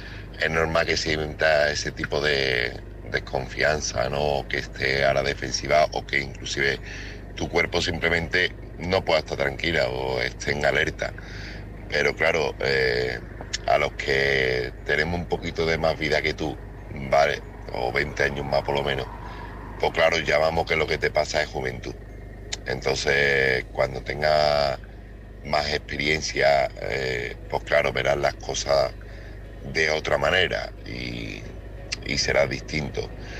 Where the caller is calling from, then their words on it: Seville, Andalusia, Spain; corresponsal de Sevilla.